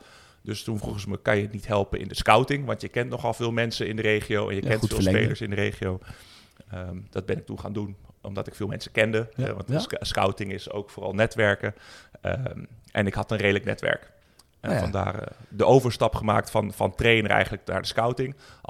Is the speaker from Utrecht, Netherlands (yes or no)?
yes; Zeist, Utrecht, Netherlands; now in Baarn, Netherlands; inderdaad. 36 jaar, woon in Baren, opgegroeid in Zeist.